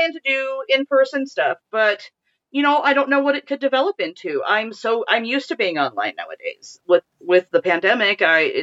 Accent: Illinois, United States; moved away; like when I came from Illinois, you would drive through the country and there'd be a little town here, a little town there.

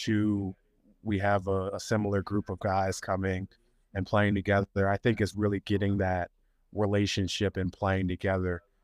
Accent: Maryland, United States; now in California, United States; You know, I always love Maryland because that's my home state

